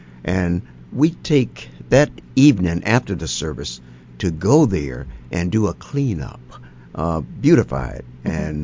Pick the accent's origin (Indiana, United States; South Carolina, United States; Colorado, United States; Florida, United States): South Carolina, United States; Fort Mill; also born or lived in Rock Hill; Yes, in fact, I was born in Rock Hill. Okay. And but 2 or 3 days later, mother bought me home. Okay. Mother and daddy. Okay. And then my life was spent in Fort Mill